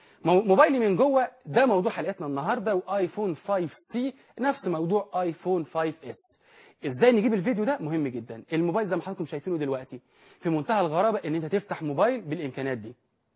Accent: Egypt; accent: Egyptian colloquial Arabic; أنا بتكلم باللهجة المصرية العامية،

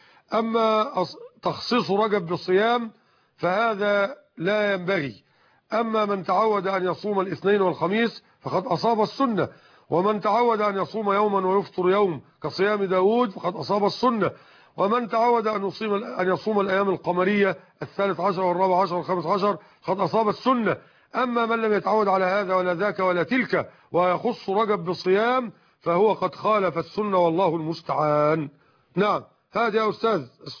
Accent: Egypt

